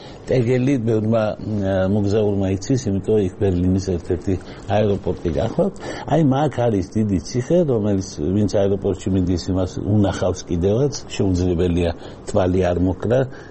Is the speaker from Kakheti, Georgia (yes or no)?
no; Batumi, Adjara, Georgia; born there; მე დავიბადე ქალაქში